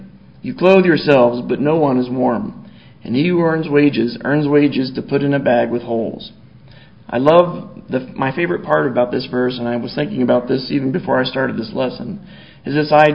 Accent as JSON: {"language": "English", "region": "Colorado", "country": "United States", "tie": "born there", "said": "I love Colorado. I was born in Colorado. Someday I'd like to be back in Colorado."}